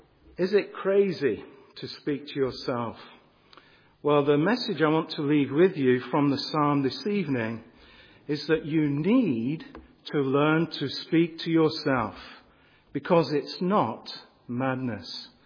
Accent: North West England, United Kingdom; I heard many times when I was growing up in Lancashire

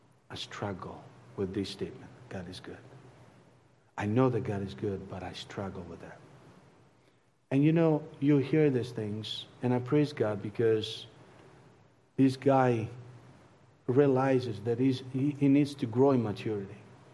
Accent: Italy; accent: Italian; English is a second language; Now listen to me carefully. Not because of my Italian accent.

